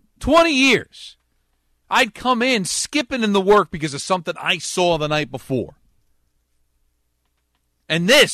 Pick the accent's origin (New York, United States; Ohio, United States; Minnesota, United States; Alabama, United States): Ohio, United States; Cleveland; now in Los Angeles, United States; I live in Los Angeles now, and I grew up near Cleveland.